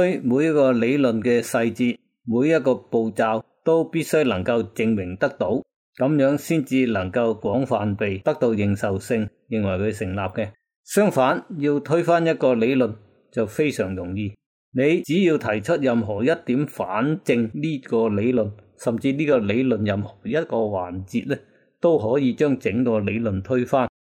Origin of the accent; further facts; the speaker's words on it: China; 他们庆祝的欢乐程度呢，不亚于我们中国人的过年。